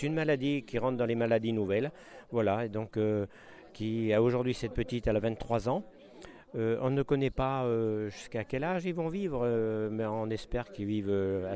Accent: Moulins, Auvergne-Rhône-Alpes, France; born there; parce que je suis né à Moulins

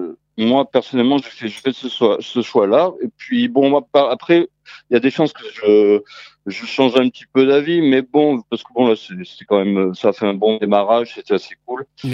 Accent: Béziers, Occitanie, France; Eh bien, je suis de Béziers, très exactement.

